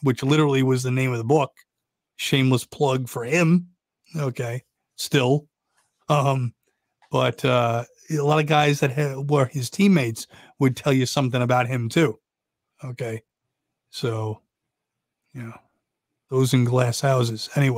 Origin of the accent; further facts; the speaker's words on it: Brooklyn, New York, United States; born there; Hey, I was born in Brooklyn.